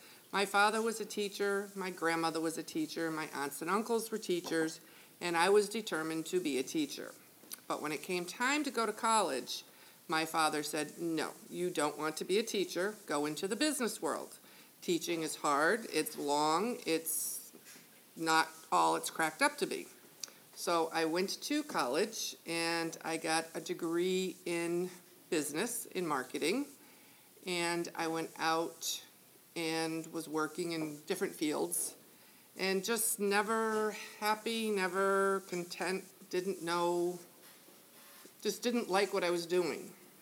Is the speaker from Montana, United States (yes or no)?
no; Connecticut, United States; I grew up in a small town in eastern Connecticut called Basra. We were very small.